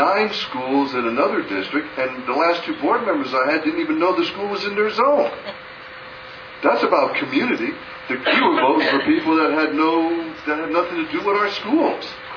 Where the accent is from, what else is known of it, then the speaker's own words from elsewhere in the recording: Miami, Florida, United States; now in North Lauderdale, United States; I've been in this county almost my whole life. I was raised in Miami and moved up here.